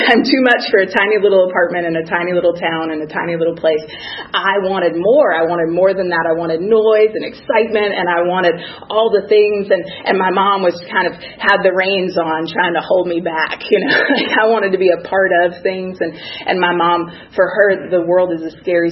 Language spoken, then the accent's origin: English; Knoxville, Tennessee, United States; born there; I was born in Tennessee, a little town, now not so little, Knoxville in 1980.